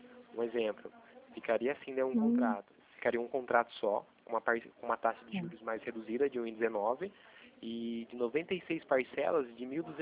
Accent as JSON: {"language": "Portuguese", "town": "Itatiba", "region": "São Paulo", "country": "Brazil", "said": "Eu sou daqui de Itatiba"}